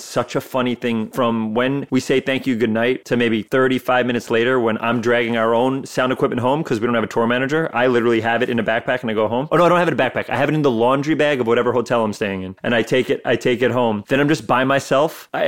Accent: Bronx, New York, United States; now in Westchester, United States; I grew up in Riverdale, the top of the Bronx. So for a long time, before I moved to Westchester, we'd go to the same movie theater in the Bronx to watch all of our movies.

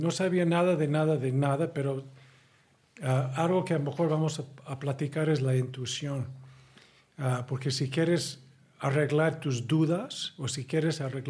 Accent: New York, United States; Yo soy neoyorquino. Entonces fui a estudiar mi doctorado en Texas.

